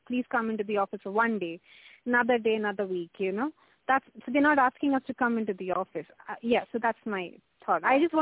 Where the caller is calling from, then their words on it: Germany; And I'm calling in from Germany.